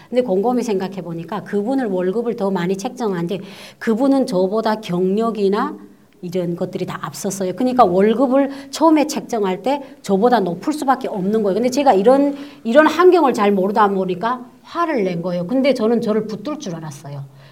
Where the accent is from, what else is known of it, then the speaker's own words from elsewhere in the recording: North Korea; now in South Korea; 우리가 탈북민들이 갖고 있는 게 그거예요.